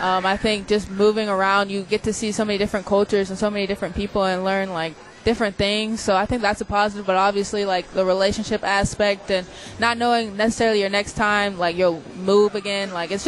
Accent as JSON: {"language": "English", "town": "Chapel Hill", "region": "North Carolina", "country": "United States", "said": "I'm from Chapel Hill, North Carolina. I'm a junior, and I've moved 9 times to 8 different states."}